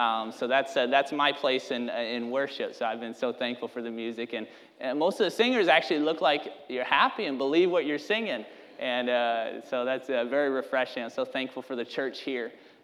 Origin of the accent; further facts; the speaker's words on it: Michigan, United States; So I've been a Packer fan, because I grew up in Michigan, so the only alternative was the Lions